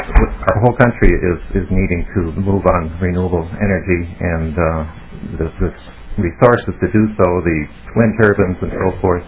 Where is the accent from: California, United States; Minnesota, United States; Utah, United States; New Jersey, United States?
Minnesota, United States; Northfield; from Northfield, Minnesota, and I'm really glad to be here